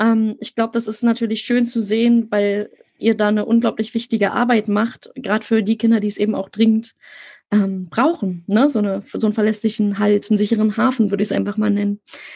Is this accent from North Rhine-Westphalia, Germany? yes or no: no; Berlin, Germany; Mein Partner ist auf dem Land aufgewachsen und ich bin in Berlin selber groß geworden.